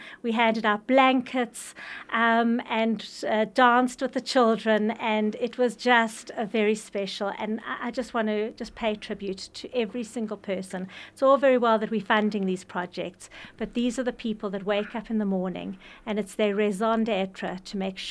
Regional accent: South Africa; But the bottom line is that what's so extraordinary about being South African is that the whole year is Mandela year.

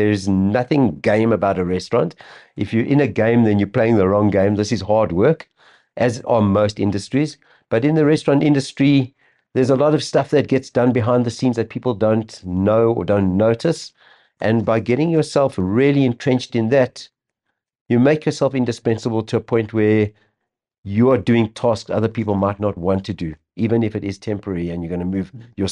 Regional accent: Klerksdorp, North West, South Africa; I grew up in Klerksdorp, and to earn a little bit of extra pocket money, worked as a waiter.

